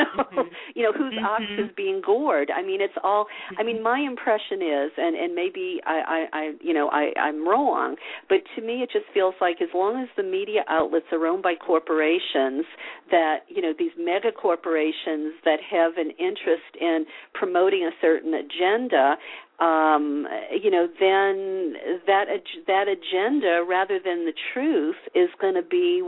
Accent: the South, United States; Look, I grew up in the South. You know, women were sort of brainwashed to be nice.

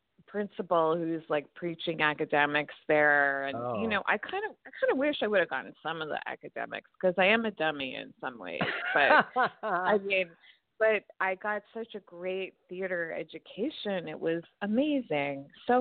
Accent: New York City, New York, United States; It was really early on for me because my parents were artists in Manhattan, and I was seriously indulged.

